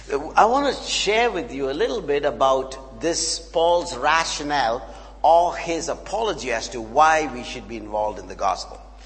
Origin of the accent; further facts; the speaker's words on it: India; I come from India.